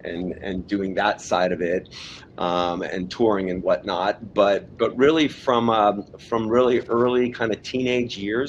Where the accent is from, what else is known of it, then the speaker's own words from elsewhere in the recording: California, United States; I was born in Hollywood, raised in Southern California.